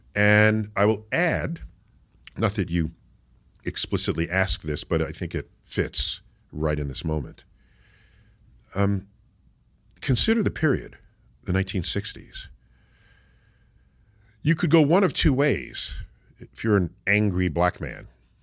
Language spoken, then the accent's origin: English; New York City, New York, United States; So I grew up in the Bronx. And in New York City, surely as is true in London, you don't have a relationship with the night sky.